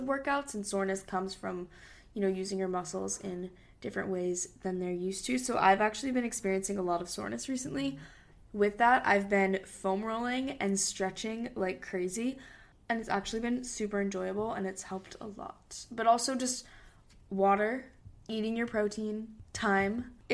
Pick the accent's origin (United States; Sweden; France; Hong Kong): Hong Kong; we grew up in Hong Kong for our dad's job.